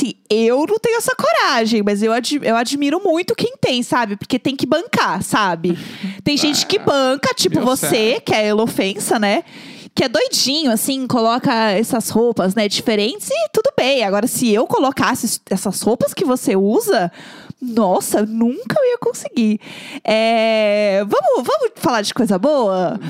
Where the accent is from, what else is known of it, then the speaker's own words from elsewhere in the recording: São Paulo, Brazil; E eu cresci vendo ela na TV, aqui em São Paulo.